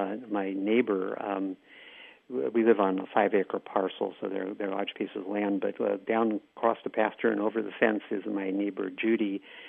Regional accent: California, United States; I grew up in the Bay Area, loving to read.

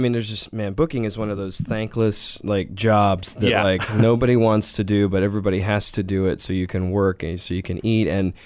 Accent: Spring, Texas, United States; I grew up in Spring, Texas, which is just north of Houston, just south of the Woodlands. My parents are still there.

